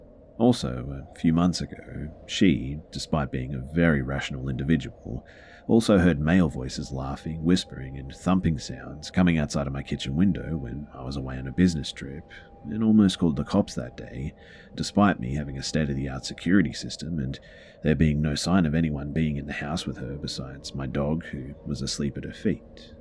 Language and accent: English; Malaysia; I'm from Malaysia and we don't have foxes here.